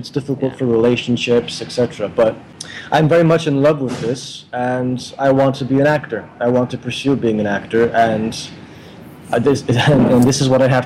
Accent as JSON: {"language": "English", "town": "Montreal", "region": "Quebec", "country": "Canada", "said": "Because my parents live in Montreal. I consider myself, you know, Canadian. If anybody asks me where I'm from, I'll say I'm from Montreal. It's a city that I love."}